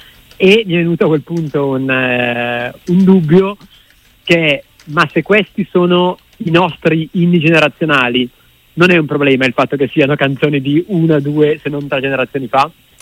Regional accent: Como, Lombardy, Italy; now in Bologna, Italy; Sono molto legato a Bologna perché è la città dove studio e dove vivo a metà, diciamo, sono mezzo comasco e mezzo bolognese ormai.

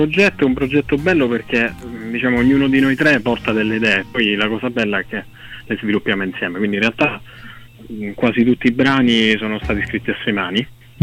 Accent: Solarino, Sicily, Italy; io vengo da Solerino, un paesino vicino a Siracusa

